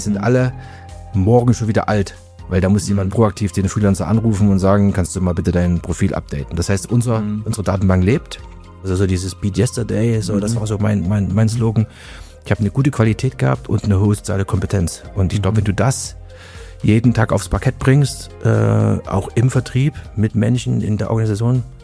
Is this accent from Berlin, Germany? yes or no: no; Zwickau, Saxony, Germany; born there; Ich war mit 15, ich bin in Zwickau geboren.